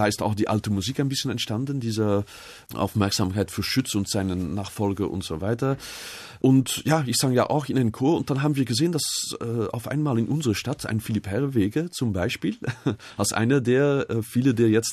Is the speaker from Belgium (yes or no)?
yes; Flanders, Belgium; Also ich komme aus Flandern